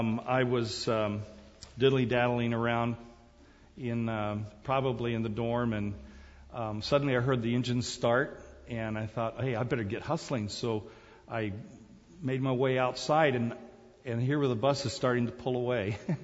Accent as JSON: {"language": "English", "country": "Singapore", "tie": "born or raised there", "said": "I remember as a kid growing up in Singapore and going to academy in Singapore."}